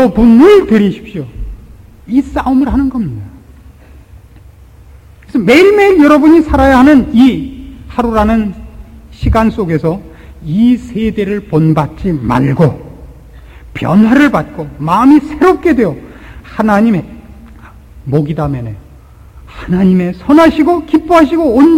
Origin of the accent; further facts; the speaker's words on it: Pyongan, North Korea; 저도 평안도 사람입니다.